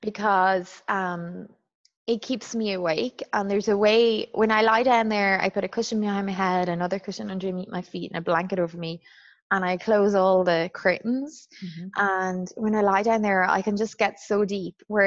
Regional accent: Ireland; as a Catholic girl growing up in Ireland, that was God.

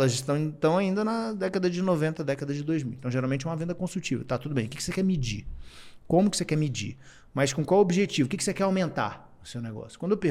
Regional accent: Goiânia, Goiás, Brazil; Eu sou de Goiânia, então a realidade da área de negócio lá é diferente de São Paulo, diferente do Rio.

